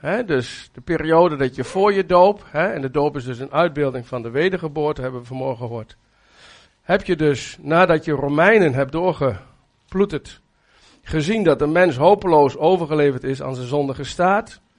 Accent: Oldebroek, Gelderland, Netherlands; Ik kom uit Oldebroek.

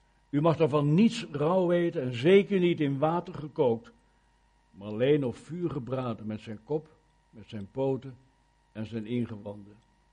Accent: Kampen, Overijssel, Netherlands; En bij ons in Kampen, ik kom uit Kampen

